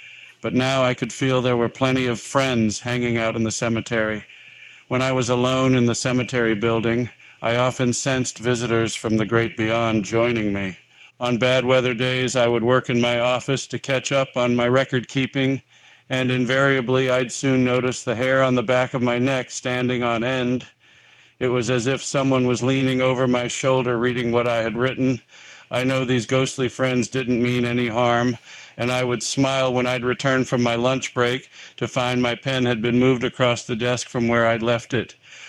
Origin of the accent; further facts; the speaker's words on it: Springville, Utah, United States; I was Springville's cemetery sexton at age 27. Although I'd been anticipating a transition back to my hometown after the birth of our third child, I was surprised at which job had opened up.